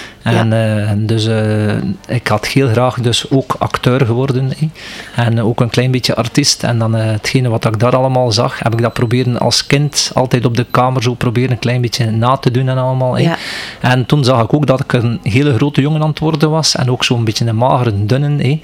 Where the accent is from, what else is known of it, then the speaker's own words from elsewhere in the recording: Assebroek, West Flanders, Belgium; ik ben woonachtig te Oudenburg. Maar ik ben hier geboren en getogen in Assebroeke in dit ziekenhuis, zo'n 44 jaar geleden.